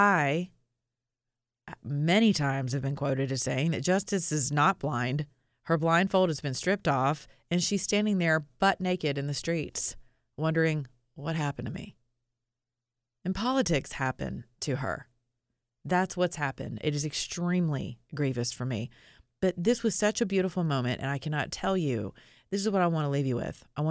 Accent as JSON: {"language": "English", "country": "United States", "said": "as a Christian, as an American, as a patriot, as a conservative"}